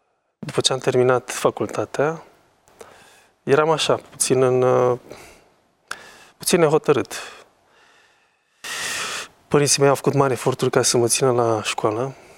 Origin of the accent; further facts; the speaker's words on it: Câmpina, Prahova, Romania; să preiau o catedră la un liceu în oraș, în orașul natal.